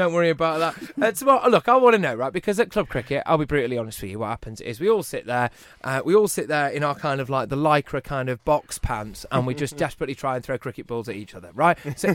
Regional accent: Manchester, North West England, United Kingdom; I'm from Manchester

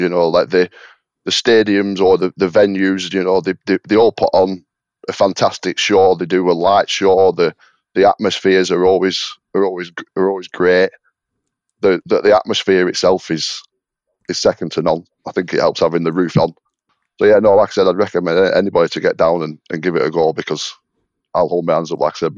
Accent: Manchester, North West England, United Kingdom; accent: Manchester; You can tell by my accent, they're my local team.

